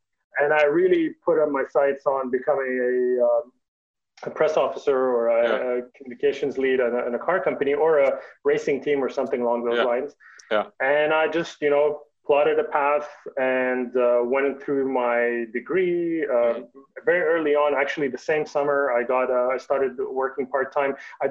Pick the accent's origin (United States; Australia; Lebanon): Lebanon; in Lebanon, because I grew up in Lebanon, those are my formative years.